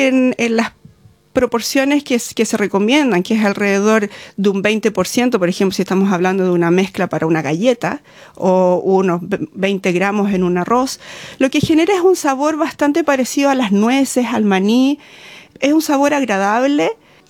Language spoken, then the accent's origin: Spanish; Chile; nosotros venimos de Chile, el cual no es común, porque Chile es un país frío